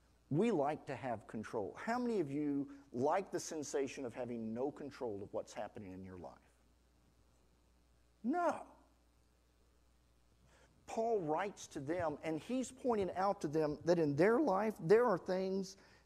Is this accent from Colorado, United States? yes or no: no; West Virginia, United States; We're from West Virginia. He goes, we don't get many people from West Virginia here. We're like, why not? I mean, we're in West Virginia.